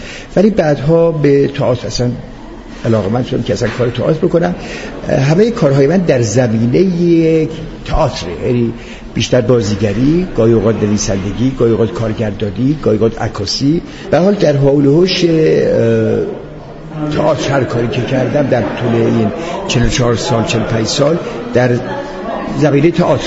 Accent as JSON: {"language": "Persian", "town": "Tehran", "region": "Tehran Province", "country": "Iran", "tie": "born there", "said": "من متولد 1330 هستم، مهر ماه. خودم در تهران متولد شدم ولی پدرم اهل اهل هست بود"}